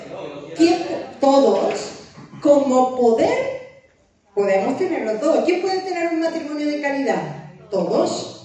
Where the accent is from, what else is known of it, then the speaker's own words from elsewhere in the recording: Córdoba, Andalusia, Spain; que él era de mi tierra, de Córdoba